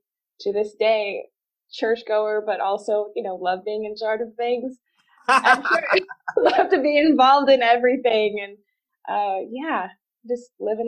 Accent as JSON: {"language": "English", "region": "Missouri", "country": "United States", "tie": "born or raised there", "said": "I'm born and raised in mid-Missouri. I have a wonderful family. I'm the oldest of three kids"}